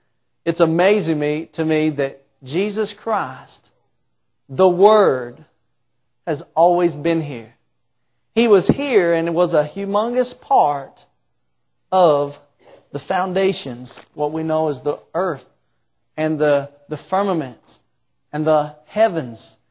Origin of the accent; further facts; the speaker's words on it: Florida, United States; moved away; I lived in Florida for about 25 years of my life. I grew up, I was born and raised in Florida.